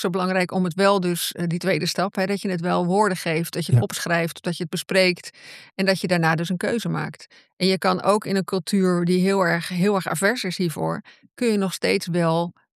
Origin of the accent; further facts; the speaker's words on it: Netherlands; ik ben een Nederlander en dit is hoe ik het gewend ben.